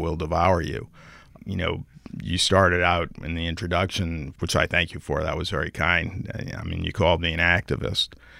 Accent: Rhode Island, United States; But the reality is, to me, the river has been so central to American history, it really was natural, even growing up in Rhode Island.

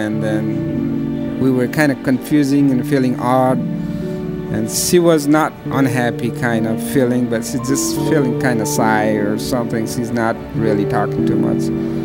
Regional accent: Nepal; English is a second language; moved away; I'm from Nepal. First time I came in here for study computer information systems.

